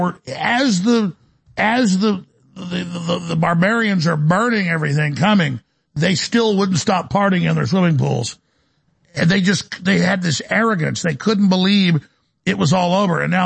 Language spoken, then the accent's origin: English; Colorado, United States; I'm sorry, I'm from Colorado.